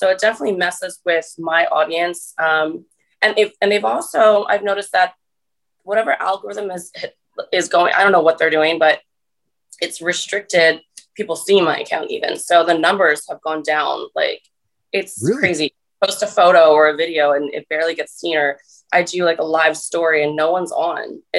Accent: Cape May, New Jersey, United States; even the one I'm from. You know, I'm from Cape May and they're still on lockdown, the same thing.

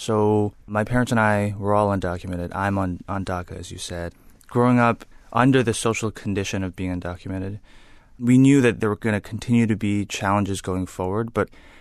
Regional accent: New York City, New York, United States; the fact that I grew up in New York City is actually huge

